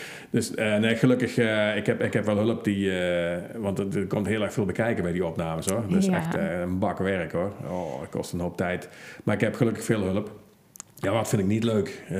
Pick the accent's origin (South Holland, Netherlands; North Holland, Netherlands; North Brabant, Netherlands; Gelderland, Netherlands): North Brabant, Netherlands; Cuijk; ik kom uit Kuik, ik kom uit Brabant, maar ik woon toevallig 1,5 uur rijden van mijn zaak af.